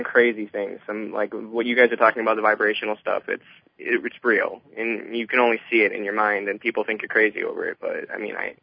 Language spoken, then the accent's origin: English; Cleveland, Ohio, United States; I'm from Cleveland, Ohio